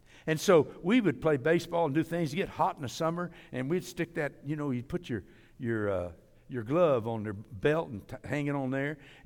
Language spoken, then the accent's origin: English; Muskogee, Oklahoma, United States; also born or lived in Midwest City; You know, I grew up in Muskogee, Oklahoma for about 8 years. I'm a real … Midwest City, University of Oklahoma